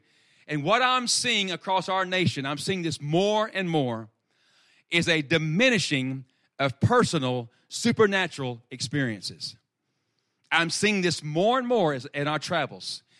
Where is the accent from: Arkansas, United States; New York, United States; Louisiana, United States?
Arkansas, United States; The Delta country where they raise in Stuttgart, Arkansas, which is only 10 miles from my hometown, is the rice capital of the world.